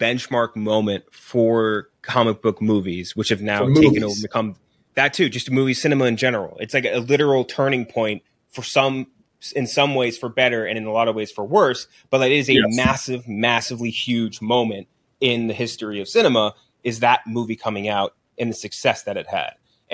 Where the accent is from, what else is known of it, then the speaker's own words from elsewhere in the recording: New York City, New York, United States; especially as a New Yorker watching it all happen in our city.